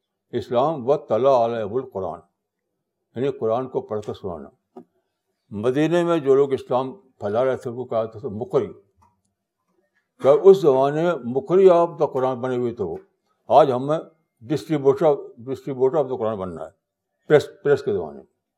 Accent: India; born there; now in Delhi, India; میں انڈیا کا سٹیزن ہوں, اور میں جس کے انڈیا میں پیدا ہوا اور یہاں پر میں دعوت کا کام کر رہا ہوں

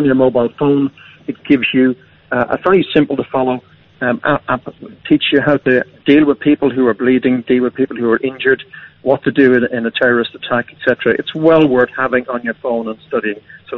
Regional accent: Ireland; we, you know, spoke out against what they were doing as fellow Irish citizens.

